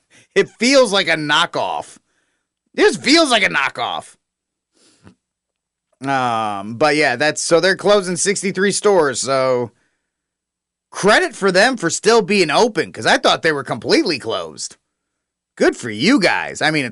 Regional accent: Rhode Island, United States; I'm from Rhode Island, where CVS is from.

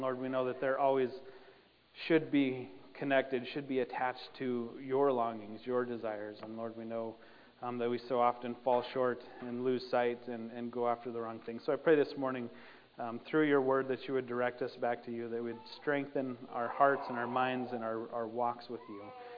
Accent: Sundance, Wyoming, United States; now in Newton, United States; I grew up in Sundance, Wyoming, but my family was here in Newton, my extended family.

